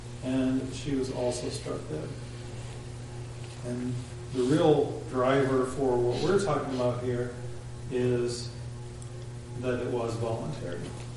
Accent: Fayetteville, United States; So, growing up in Fayetteville, I would go down to the nursing home to people that couldn't leave the nursing home

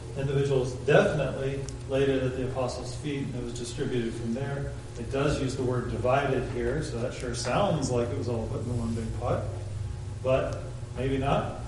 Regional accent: Fayetteville, United States; So, growing up in Fayetteville, I would go down to the nursing home to people that couldn't leave the nursing home

